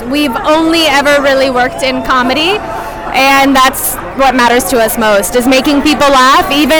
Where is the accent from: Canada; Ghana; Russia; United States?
Russia; And I'm from Russia.